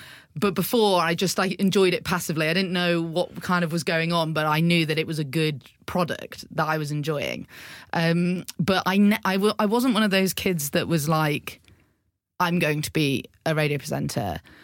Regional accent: Macclesfield, North West England, United Kingdom; because I grew up in Macclesfield

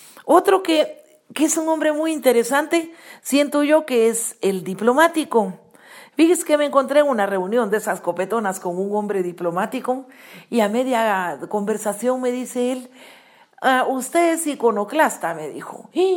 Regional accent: Guatemala; allá en mi tierra, Guatemala

